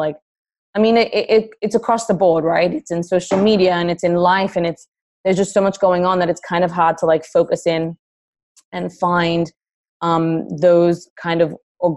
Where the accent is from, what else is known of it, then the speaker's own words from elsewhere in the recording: Australia; now in United States; I think Australia has such amazing produce. Way better than what I find here in America.